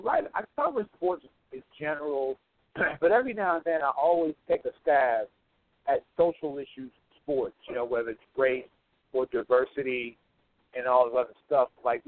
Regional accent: Baltimore, Maryland, United States; when the riots in Baltimore happened, it affected me personally because I'm from Baltimore.

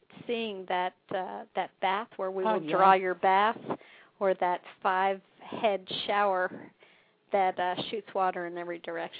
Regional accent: Pennsylvania, United States; born there; I'm a Yankee. I was born in Pennsylvania

